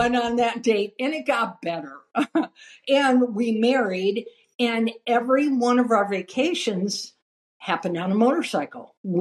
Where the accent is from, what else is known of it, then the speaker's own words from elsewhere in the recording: Detroit, Michigan, United States; also born or lived in Upper Peninsula, Michigan; I am originally from Detroit. I went to college in the Upper Peninsula